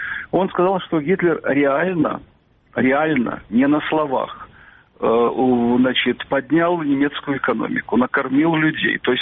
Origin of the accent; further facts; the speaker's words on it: Kyiv, Ukraine; Я говорю, из Киева.